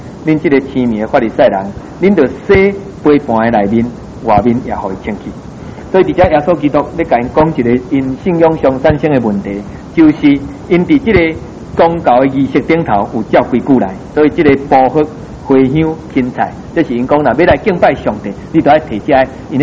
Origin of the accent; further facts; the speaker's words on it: Taiwan; 我们台湾人也很重传统